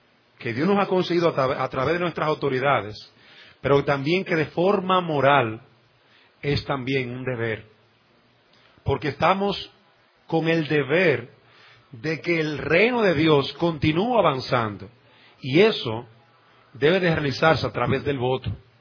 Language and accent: Spanish; Dominican Republic; como dominicanos, ejercer un voto y ejercer lo que se ha llamado nuestro derecho